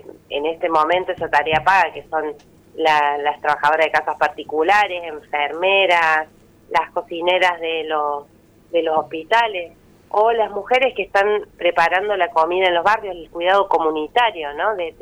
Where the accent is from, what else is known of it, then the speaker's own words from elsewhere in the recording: Córdoba, Argentina; Bueno, yo soy cordobesa, pero vivo ese tiempo en la capital.